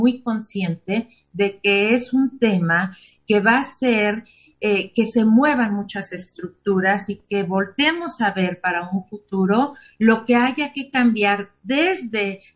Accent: Mexico; realmente se presentan muchos desafíos que como sociedad mexicana y como autoridades electorales tenemos que enfrentar

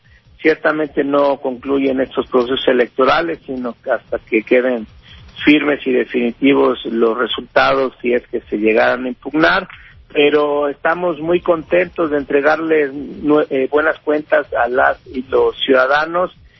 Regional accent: Mexico; Lo que nos queda como mexicanas y mexicanos es seguir fortaleciendo a nuestras instituciones electorales.

